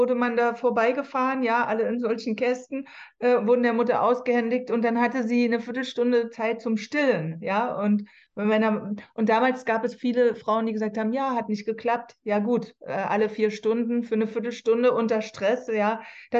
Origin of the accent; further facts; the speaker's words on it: Berlin, Germany; born there; ich bin in der DDR geboren, auch in der Charité übrigens.